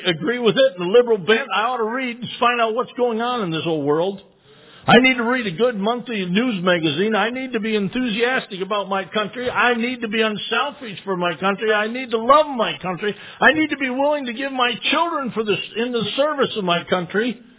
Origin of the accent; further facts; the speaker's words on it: United States; I want you to know I'm an American. And I love America.